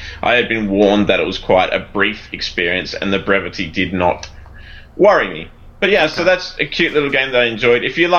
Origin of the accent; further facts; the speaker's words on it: Australia; accent: Australian; I didn't want you to think I was saying pillows in my Australian accent.